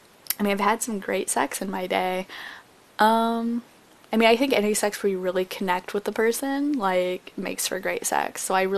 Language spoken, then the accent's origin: English; Philippines; Like I said, I am Filipina. I don't speak Tagalog or anything fluently